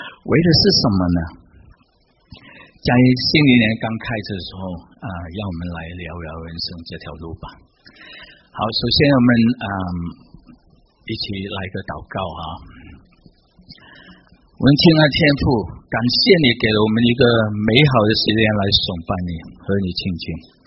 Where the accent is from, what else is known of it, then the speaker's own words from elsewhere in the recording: China; 我们中国人都喜欢用农历来计算